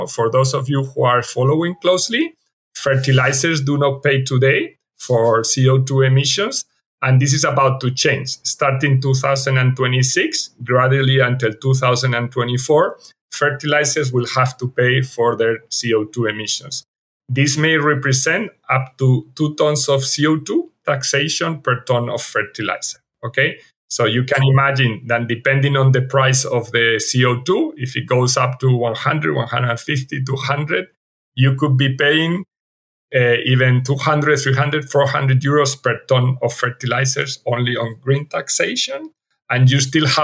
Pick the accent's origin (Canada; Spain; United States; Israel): Spain; also born or lived in Madrid / Germany / United Kingdom; now in Chile; I am a Spanish national. I was born in Madrid. I grew up near the Mediterranean coast, and I've lived in several places. I've been living in Spain several years, in Germany, UK, and especially the last 16 years, I've been living in Chile, in South America